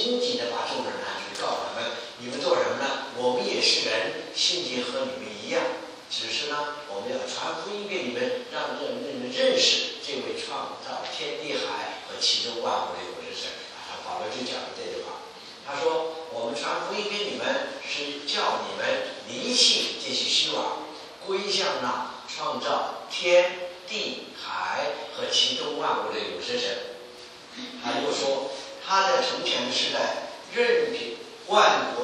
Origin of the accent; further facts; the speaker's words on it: China; 你看我们中国人是说什么疼极乎凉，穷极乎丁